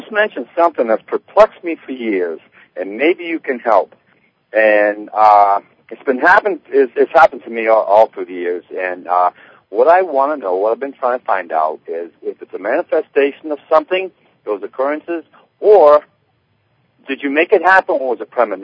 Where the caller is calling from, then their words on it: Massachusetts, United States; I'm calling from Massachusetts.